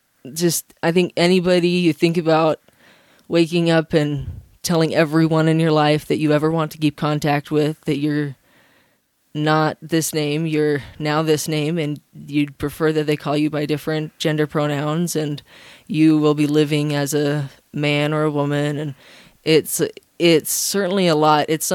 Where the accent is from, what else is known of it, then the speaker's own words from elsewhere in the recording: Utah, United States; also born or lived in South Carolina; I grew up briefly until I was 7 in South Carolina. And then since then, yes, I grew up in Utah Valley.